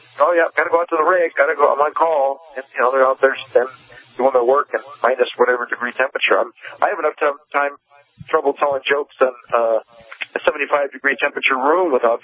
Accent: California, United States; I'm from California, though.

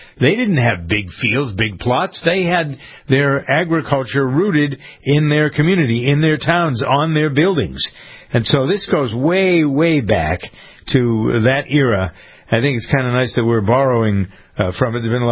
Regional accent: Framingham, Massachusetts, United States; a hearing that we had in my hometown of Framingham a couple of weeks ago

